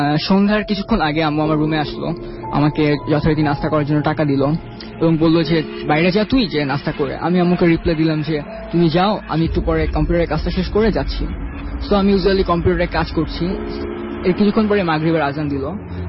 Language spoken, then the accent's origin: Bangla; Mirpur, Dhaka Division, Bangladesh; High listeners … আমি এসেছি মিরপুর থেকে।